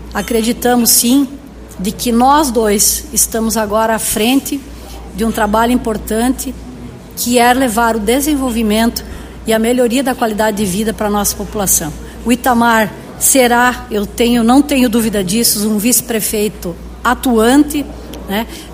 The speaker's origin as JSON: {"language": "Portuguese", "town": "Palmitos", "region": "Santa Catarina", "country": "Brazil", "tie": "born or raised there", "said": "Eu e o Itamar, nós somos nascidos em Palmitos, fizemos a nossa vida aqui, constituímos família"}